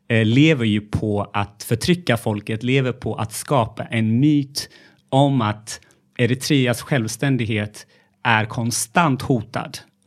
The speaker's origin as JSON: {"language": "Swedish", "town": "Gondar", "region": "Amhara", "country": "Ethiopia", "tie": "born or raised there", "said": "jag är uppvuxen i Etiopien, i norra Etiopien, i en stad som heter Gondar, i Amhara-regionen. Alltså verkligen så här, mitt i Amhara-regionen."}